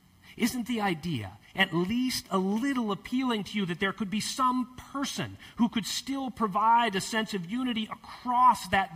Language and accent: English; United States; Now, as an American, I had long been a bit confused by contemporary British monarchy.